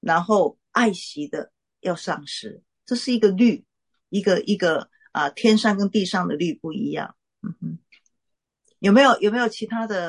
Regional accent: Taiwan; 而且我是台湾人，怎么会从美国？

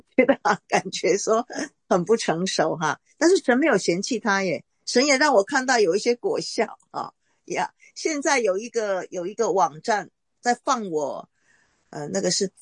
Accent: China; 我是中国人

